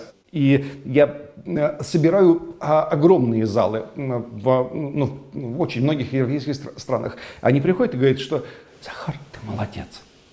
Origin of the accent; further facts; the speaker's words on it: Russia; Я из России, и мне не нравится.